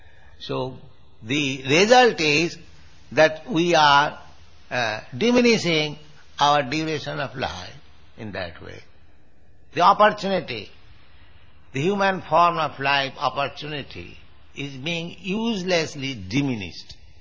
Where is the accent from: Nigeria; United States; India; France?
India; Just like you are American, I am Indian.